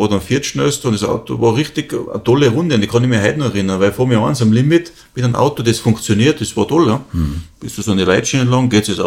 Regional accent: Kufstein, Tyrol, Austria; ich bin 12 Jahre alt, dann komme ich aus Kufstein in Tirol.

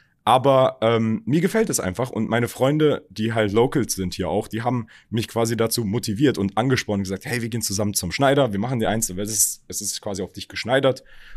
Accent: Berlin, Germany; Viele wissen das nicht, aber ich bin ja in Berlin geboren, aufgewachsen.

